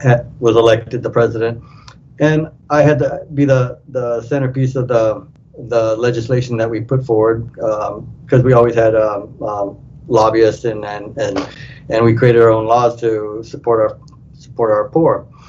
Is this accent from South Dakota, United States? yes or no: no; Grover Beach, California, United States; I'm born and raised in Grover Beach, and again, it's a city I love and the city I've been part of since I was a little kid, and it'll always be home for me.